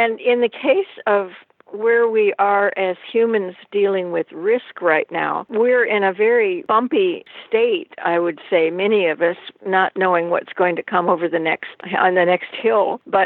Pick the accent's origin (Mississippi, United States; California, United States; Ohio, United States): Ohio, United States; I grew up in Ohio when everything was green in the summertime and brown in the winter, and we have it opposite.